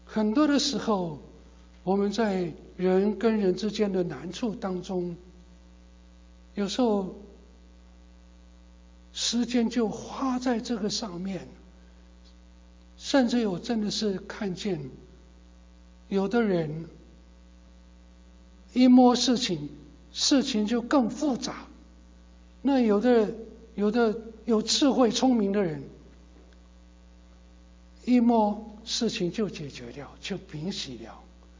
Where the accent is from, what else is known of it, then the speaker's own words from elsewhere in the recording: China; 我们中国人说，活到老，学到老，不要被年纪所影响，所打败。